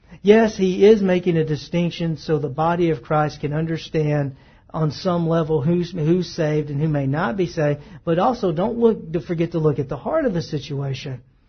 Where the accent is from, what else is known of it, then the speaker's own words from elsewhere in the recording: the South, United States; I'm from the South. I can be cordial. That's part of my upbringing.